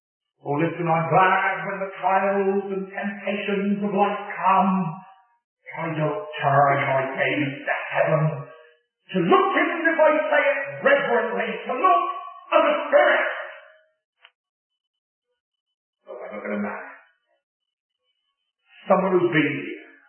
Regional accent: England, United Kingdom; But I'm an Englishman, you see.

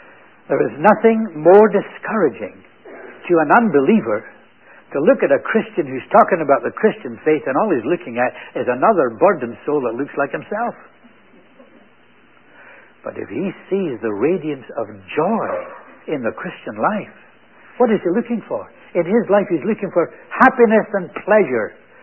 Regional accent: Scotland, United Kingdom; Now, I was brought up in Scotland.

